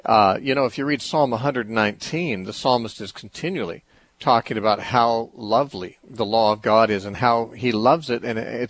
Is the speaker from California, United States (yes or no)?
yes; Temecula, California, United States; Tomorrow I'm holding a meeting in Temecula. That's my hometown where I live.